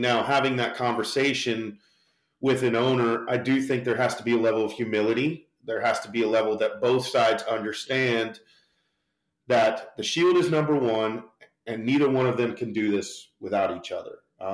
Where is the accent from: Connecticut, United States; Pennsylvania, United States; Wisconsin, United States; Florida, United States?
Florida, United States; now in Huntsville, United States; I picked Huntsville because growing up in Florida, the economy is very volatile.